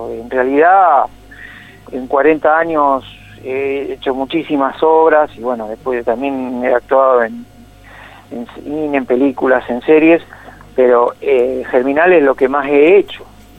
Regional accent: Rosario, Santa Fe, Argentina; born there; Yo vivía en Firmat, nací acá en Rosario y trabajé muchos años en Firmat. Y en el 91 y 92 estuve viviendo allá.

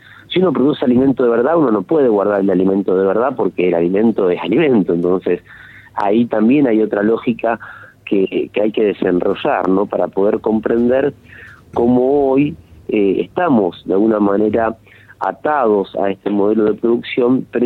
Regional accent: Entre Ríos, Argentina; yo recuerdo cuando yo era pequeño, soy de Entre Ríos

